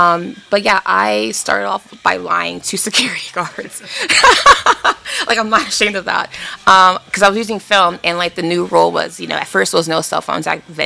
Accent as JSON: {"language": "English", "town": "Sylmar", "region": "California", "country": "United States", "said": "I'm, like, waving everywhere. I'm from Sylmar, California, which is in the San Fernando Valley."}